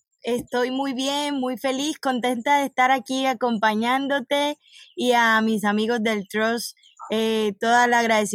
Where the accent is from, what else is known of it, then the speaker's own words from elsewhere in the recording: Córdoba, Colombia; nuestro departamento Córdoba. Y bueno, siempre he dicho que soy de pueblo porque me encanta comentar que el lugar de donde vengo es un lugar lleno de naturaleza, lleno de cosas muy bonitas, de gente que trabaja, las cosas del campo